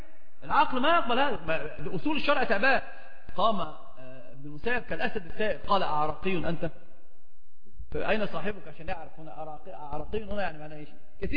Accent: Alexandria, Alexandria Governorate, Egypt; accent: Alexandrian; فقلت اسكندراني لهجتي لكنتي في اسكندرية

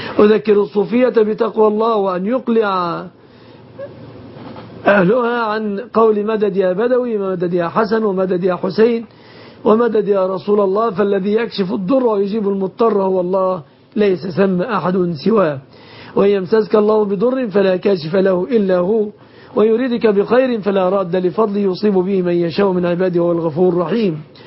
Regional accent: Egypt; بلادنا مصر

